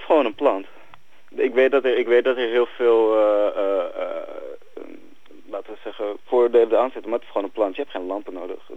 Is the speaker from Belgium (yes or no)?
no; Amsterdam, North Holland, Netherlands; Nou ja, ik kom zelf uit Amsterdam. Ik ben nu opgegroeid.